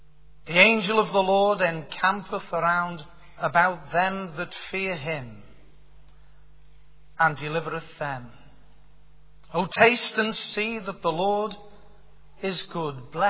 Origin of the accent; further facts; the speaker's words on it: Liverpool, North West England, United Kingdom; I suppose my accent gives it away. You don't have to be a Philadelphia lawyer to realize that I'm born and bred in the city of Liverpool.